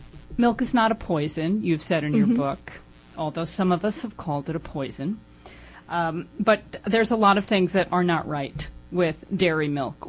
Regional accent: New York, United States; now in California, United States; I first noticed this phenomenon about the musculature in the mouth when I moved from New York to California, and I lived in California for about 9 years, and then whenever I would visit New York and go back to speaking New York

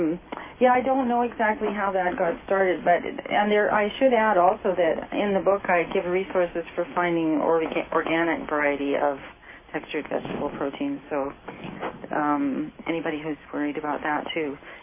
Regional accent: California, United States; born or raised there

